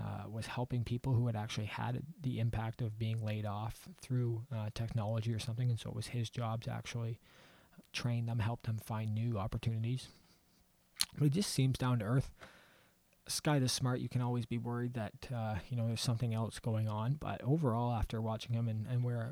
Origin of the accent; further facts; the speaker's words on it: Canada; I don't know if I can donate as a Canadian